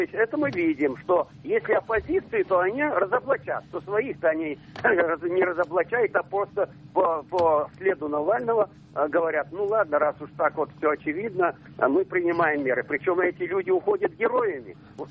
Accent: Kazan, Tatarstan, Russia; я из Казани.

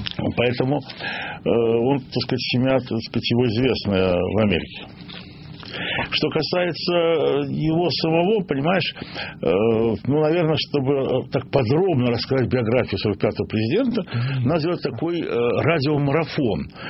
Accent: Baku, Azerbaijan; Даже в моем родном городе Баку стоит Трамп какой-то билдинг.

